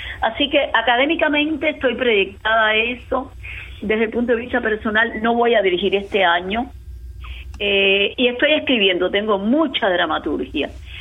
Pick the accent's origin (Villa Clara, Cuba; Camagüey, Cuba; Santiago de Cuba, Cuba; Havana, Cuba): Havana, Cuba; accent: Cuban; Yo soy cubana y me muero siendo cubana. Y de Jesús María, la parte más auténtica de La Habana Vieja.